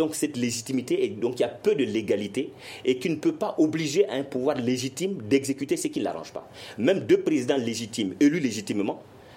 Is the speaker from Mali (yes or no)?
yes; Kayes, Mali; Moi, je suis de Kayi.